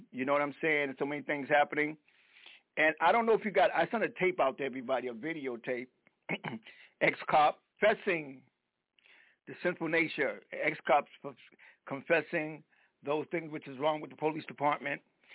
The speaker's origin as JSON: {"language": "English", "region": "South Carolina", "country": "United States", "tie": "born or raised there", "said": "And growing up in the Jim Crow laws, segregated South Carolina, I probably, you know, I have a little something in my heart."}